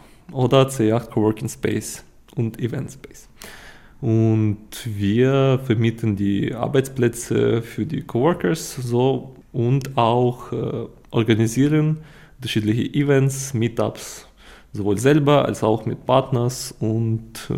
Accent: Kyiv, Ukraine; German is a second language; now in Germany; also ich komme selber aus der Ukraine, aus Kiew.

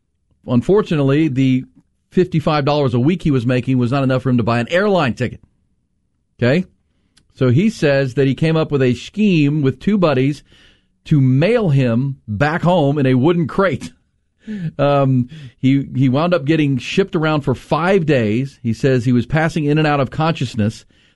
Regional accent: Houston, Texas, United States; Yeah, we used to do that too down when I grew up in Houston, the Cypress Creek.

